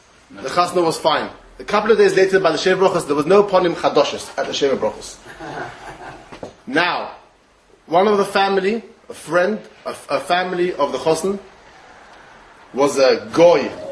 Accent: London, United Kingdom; now in Amsterdam, Netherlands; I live there at the moment. I'm not from Amsterdam, I'm from London, Stamford Hill. But not Dutch.

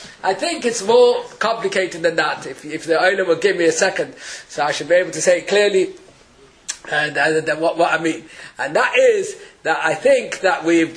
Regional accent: Israel; I come from Eretz Yisrael. I learned in Jewish grammar school, but I've forgotten everything.

